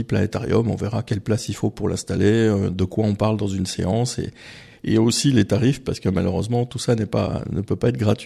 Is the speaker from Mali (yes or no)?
no; Bourgogne-Franche-Comté, France; c'est une recette typique de ma Franche-Comté natale, hein. Je suis pas du Sud-Ouest.